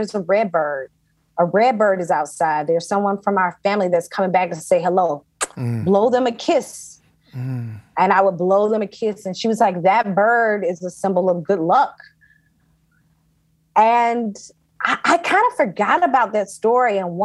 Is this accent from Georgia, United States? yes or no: yes; Athens, Georgia, United States; I grew up with hot links or red links in Georgia, and I was born and raised in Athens, Georgia, which is a city about 60 miles outside of Atlanta. It's Northeast Georgia.